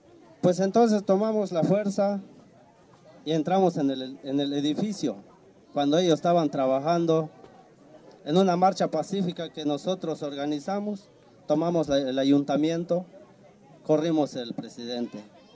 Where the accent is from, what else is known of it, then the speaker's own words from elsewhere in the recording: Tila, Chiapas, Mexico; Nosotros venimos desde Tila, Chiapas.